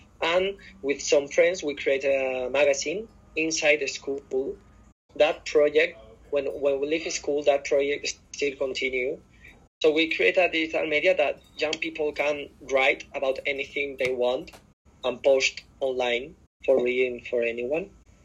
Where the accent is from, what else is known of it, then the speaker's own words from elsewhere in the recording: Spain; English is a second language; I'm from Spain. I live in Madrid right now. I'm 20 years old.